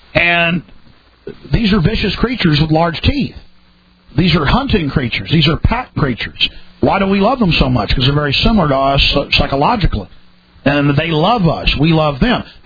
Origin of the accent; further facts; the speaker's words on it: Dallas, Texas, United States; growing up in Dallas, for some reason during the 80s, it was a lot rougher